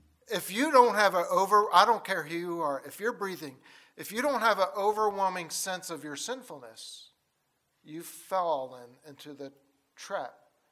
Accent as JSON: {"language": "English", "town": "Baltimore", "region": "Maryland", "country": "United States", "tie": "born or raised there", "said": "I grew up in Baltimore, Maryland. All my kin is from rural West Virginia. But after my mom and dad married, they moved to Baltimore for 43 years. That's Catholic territory."}